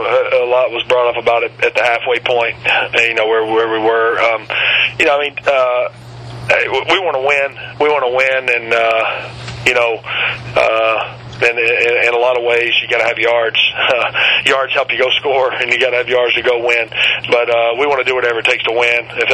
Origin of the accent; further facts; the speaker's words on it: Alabama, United States; play as I did in the backyard when I grew up in Alabama